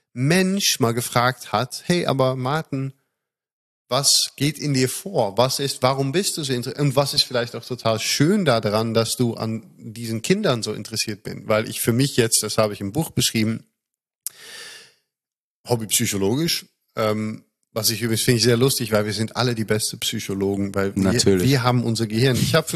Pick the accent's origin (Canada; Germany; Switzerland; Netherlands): Netherlands; German is a second language; für Deutschland sehr erfrischend, für mich als Holländer